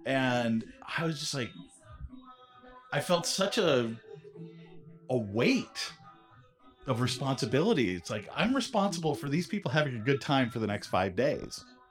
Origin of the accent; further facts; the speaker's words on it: San Jose, California, United States; I grew up in San Jose, California.